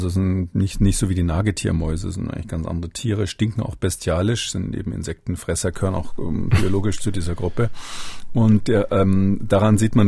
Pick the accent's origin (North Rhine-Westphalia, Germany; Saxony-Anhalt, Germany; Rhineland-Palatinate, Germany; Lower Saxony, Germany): Saxony-Anhalt, Germany; bei uns in Sachsen-Anhalt